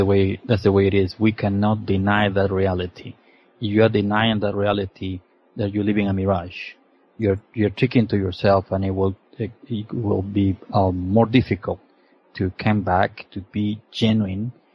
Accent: Peru; So let's say I'm Peruvian. I was born and raised in Peru.

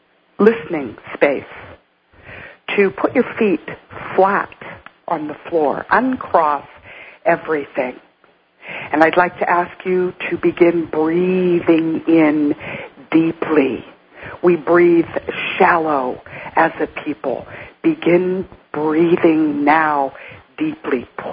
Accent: United States; I would say that as an American peoples, we absolutely have to be very, very cognizant about what we put in our mouth.

